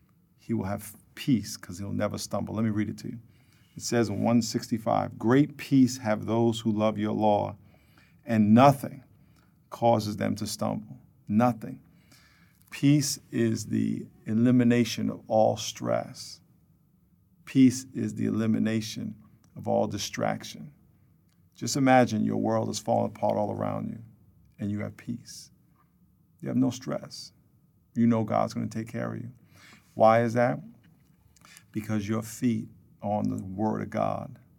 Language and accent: English; New York, United States; I grew up down right outside New York City.